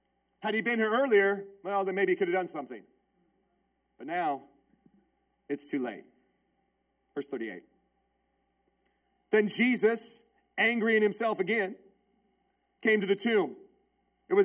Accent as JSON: {"language": "English", "country": "Netherlands", "second_language": "English", "said": "So, yeah, I'm foreign. I'm from Holland. It's not my fault. English is my second language."}